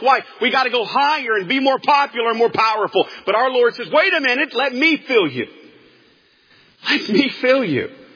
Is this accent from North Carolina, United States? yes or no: yes; North Carolina, United States; Here in Florida, where I was raised in North Carolina, we have grass.